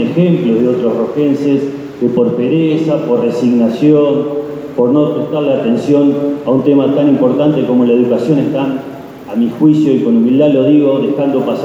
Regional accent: Rojas, Buenos Aires Province, Argentina; tanto los rojenses como los argentinos nos estamos mereciendo

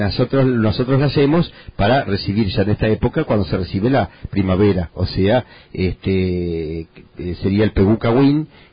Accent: Rojas, Buenos Aires Province, Argentina; soy, por empezar, rojense, soy mapuche de origen, porque esta tierra ancestral mapuche tehuelche, soy bonaerense, soy argentino, soy sudamericano

